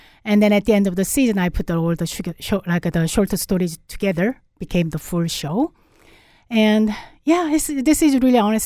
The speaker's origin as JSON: {"language": "English", "country": "South Korea", "second_language": "English", "lives_now": "Canada", "said": "South Korea."}